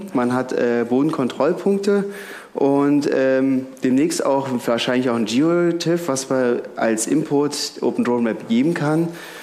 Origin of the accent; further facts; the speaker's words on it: Berlin, Germany; Ja, wie gesagt, ich komme aus Berlin.